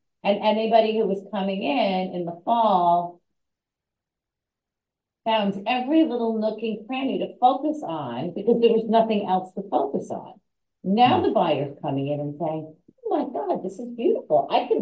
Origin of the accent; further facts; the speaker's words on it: New York, United States; Look, I grew up on Park Avenue. I grew up in a pre-war co-op, right?